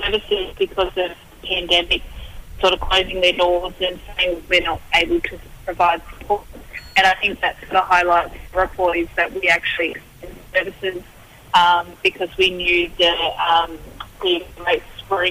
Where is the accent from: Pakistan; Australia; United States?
Australia; Sydney, New South Wales; But born and raised in Western Sydney.